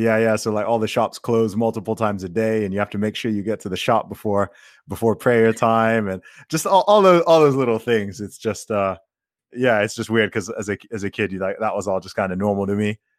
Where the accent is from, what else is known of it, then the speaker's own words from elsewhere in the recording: Saudi Arabia; growing up in Saudi